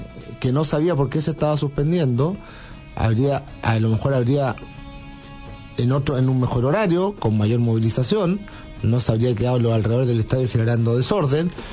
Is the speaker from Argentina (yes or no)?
no; Chile; Como chilenos